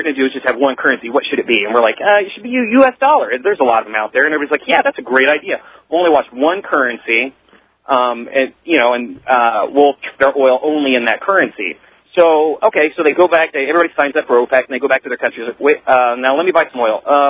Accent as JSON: {"language": "English", "town": "Indianapolis", "region": "Indiana", "country": "United States", "said": "Just because I'm from Indianapolis doesn't mean I'm going to be an idiot like that last guy."}